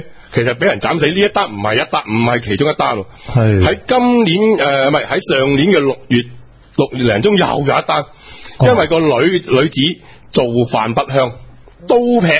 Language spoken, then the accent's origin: Cantonese; China; 对一个我哋中国人啊，唔好讲本土先吓、啊，我哋中国人吓